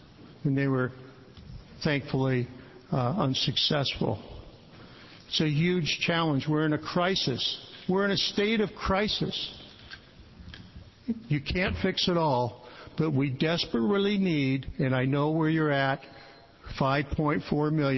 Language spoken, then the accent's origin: English; Oregon, United States; I grew up in Oregon.